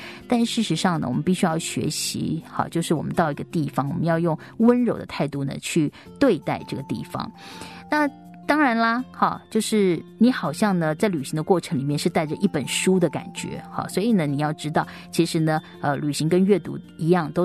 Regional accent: China; 那有时候我们中国人就会喜欢讲心有灵犀啦

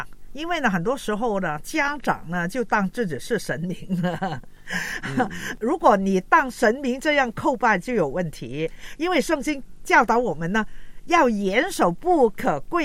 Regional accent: China

